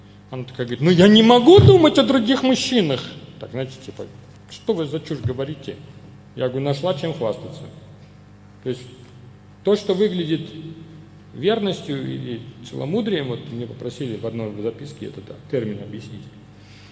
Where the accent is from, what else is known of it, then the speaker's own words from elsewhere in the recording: Saint Petersburg, Russia; Я воспитанный человек, я вырос в Санкт-Петербурге.